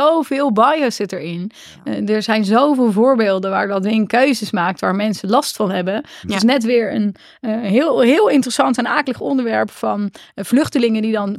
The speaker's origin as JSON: {"language": "Dutch", "country": "Netherlands", "said": "En wij hebben ook als Nederlanders ook al best een vertekend beeld van hoe goed het is, ook in het Nederlands."}